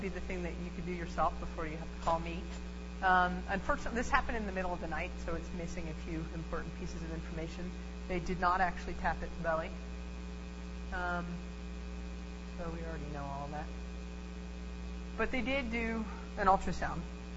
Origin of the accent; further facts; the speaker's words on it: Pennsylvania, United States; I remember I came from Pennsylvania when I moved out here